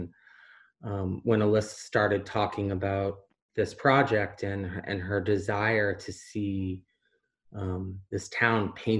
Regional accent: Massachusetts, United States; And I think for me, growing up in Massachusetts, at a time where there was no GSA at our high school

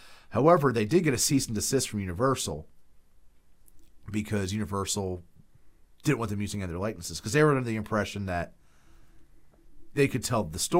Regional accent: United States; Because growing up in America, I grew up seeing the Bela Lugosi stuff

